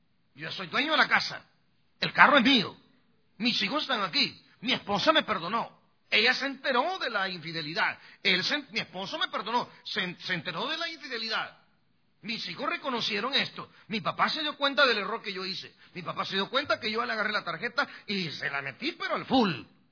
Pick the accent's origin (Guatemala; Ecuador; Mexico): Guatemala; moved away; Cuando yo estaba en mi país, en Guatemala, y las miraba con mi abuelo, mi abuela, mi mamá, mis hermanas, mi papá.